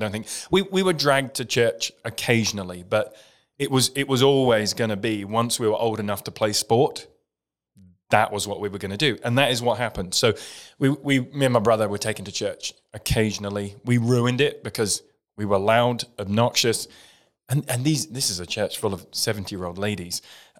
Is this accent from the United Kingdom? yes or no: yes; East of England, United Kingdom; I grew up in a county in the east of England called Suffolk. It is known for being in the rural farmland of England. So I grew up in a village of, 300 to 400 people. It's quite a scattered village in amongst farmland. So just rural through and through.